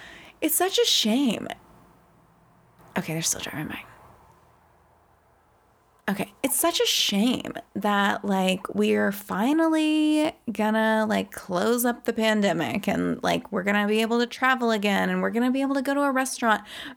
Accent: Southern United States, United States; I'm from the South. I always grew up with guns as a recreational activity.

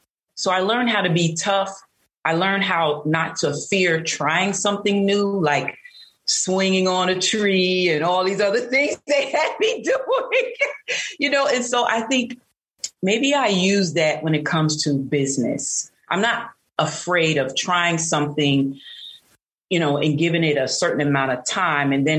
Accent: Newark, New Jersey, United States; Well, I'm originally from Jersey, Newark, New Jersey. I was born there.

